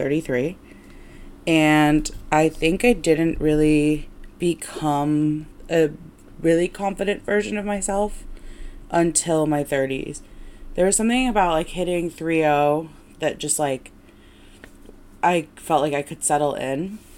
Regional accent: Midwest, United States; Especially I'm from the Midwest, right? So we have this like, You go to college, you get married, you have kids.

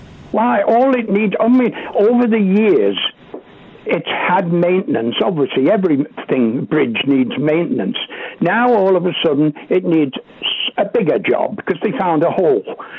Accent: Ramsey, Isle of Man; born there; I was born in Ramsey.

